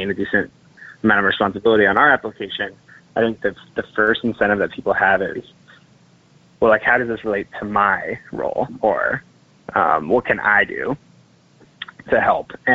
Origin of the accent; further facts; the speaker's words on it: Cincinnati, Ohio, United States; I am a software developer at Epic, which is a healthcare software company. I grew up in Cincinnati, Ohio, and graduated from Miami with a degree in computer science in 2014.